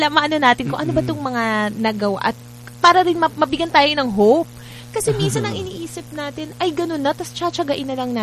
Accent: Malabon, Metro Manila, Philippines; Ako taga Malabon po ang, ano, ang aking roots eh.

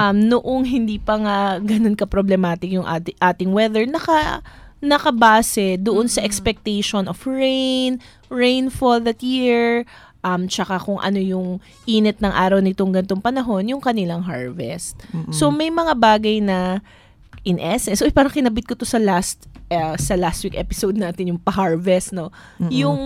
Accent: Malabon, Metro Manila, Philippines; ina-expect mo naman, sa mga taga-Malabon kami, yes.

